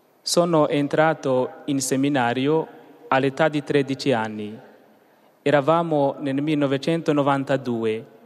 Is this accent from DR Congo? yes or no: no; Burundi; Veniamo dal Burundi, in Africa.